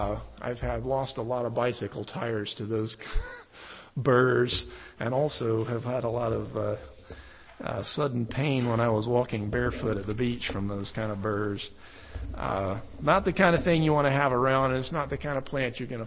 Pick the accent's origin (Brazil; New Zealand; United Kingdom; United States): United States; Birmingham, Alabama; I had a fig tree in my backyard growing up in Birmingham, Alabama